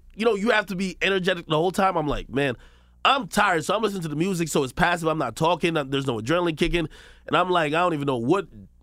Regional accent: Jamaica; I'm Jamaican. I was born in Jamaican.

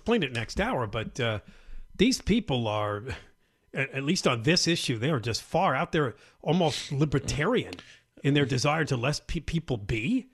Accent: California, United States; I am one Californian ready to take a stand and work towards solutions that are doable and prioritize harmony of life for everybody in the state.

